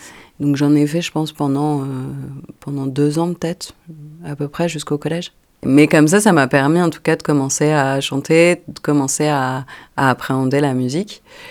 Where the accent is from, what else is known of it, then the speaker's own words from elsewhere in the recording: Nouvelle-Aquitaine, France; j'habite dans la région, je suis originaire de Charente, j'ai fait mes études et à Bordeaux et à Marseille, et maintenant j'habite à côté de Bordeaux.